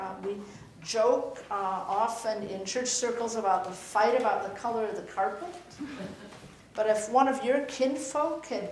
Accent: Midwest, United States; I grew up in the Midwest and we always thought out east maybe people had figured out democracy and the whole community together.

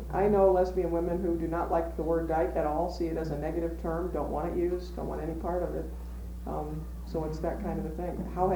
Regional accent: the South, United States; now in Midwest, United States; where I grew up in the South, the word lesbian carries a particularly negative connotation with it

